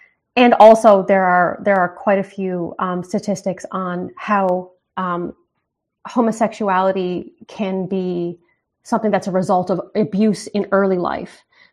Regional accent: Canada; as a Canadian, there's only so much I can be like, this is what it's like to be a Canadian

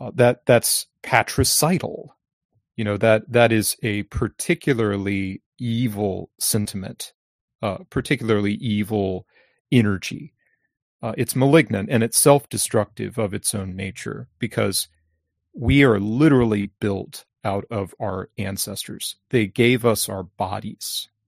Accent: Louisiana, United States; I'm from Louisiana, as my followers note. I love my native state. It's a weird and special place.

